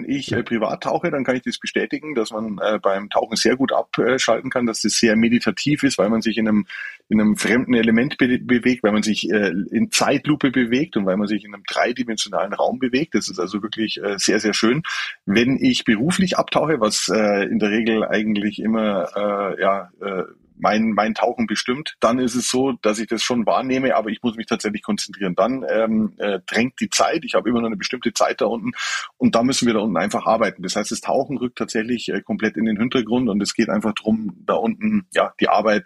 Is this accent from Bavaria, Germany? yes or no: yes; Bavaria, Germany; obwohl ich ja eigentlich aus Bayern komme und ein Kind der Berge bin